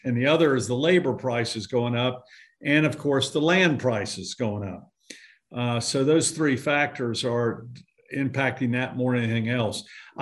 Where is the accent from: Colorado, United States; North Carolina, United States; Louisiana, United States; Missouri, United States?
North Carolina, United States; Jamestown; growing up in Jamestown, North Carolina, and learning the values there.